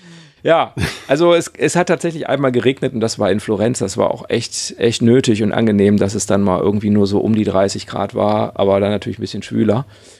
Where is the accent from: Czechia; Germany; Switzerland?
Germany; North Rhine-Westphalia; Wir kommen ja aus Nordrhein-Westfalen und bis in die Toskana ist für uns zu weit in einem Rutsch.